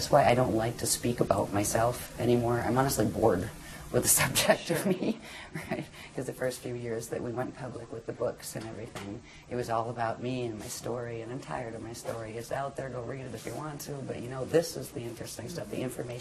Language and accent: English; Pennsylvania, United States; also born or lived in New York / New Jersey / England / Arizona; now in Florida, United States; I was born in Pennsylvania, and okay. I was raised in Pennsylvania and New York, and then moved to New Jersey, and then moved to Florida, and then to England, and then to Arizona, and then to Colorado, and then back to Florida.